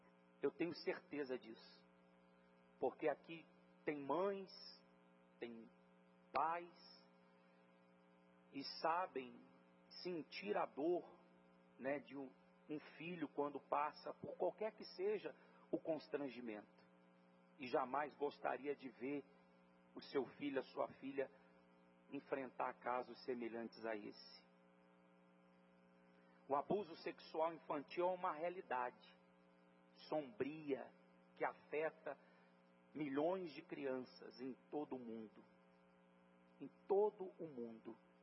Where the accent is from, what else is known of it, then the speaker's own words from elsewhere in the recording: Minas Gerais, Brazil; Eu sou lá de Minas Gerais e lá eu já ouvia falar da cidade de Anápolis. E de 2010 para cá, me tornei cidadão em Goiás também.